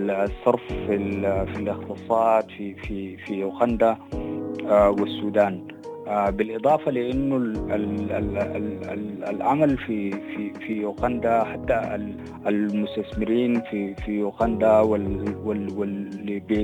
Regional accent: Sudan; عندنا في السودان

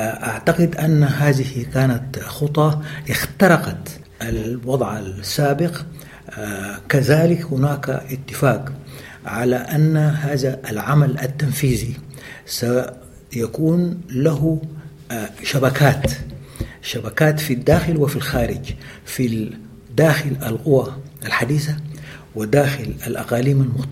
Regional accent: Sudan; moved away as an adult; وعندما خرجت أنا من السودان

